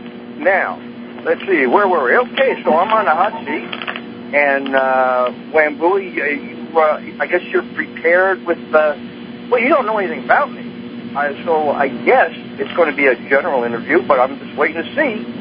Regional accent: Newark, New Jersey, United States; born there; I was born in Newark, New Jersey

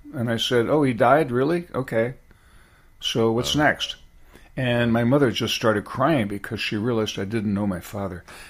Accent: California, United States; Coming from California, I was going out to college in Berkeley

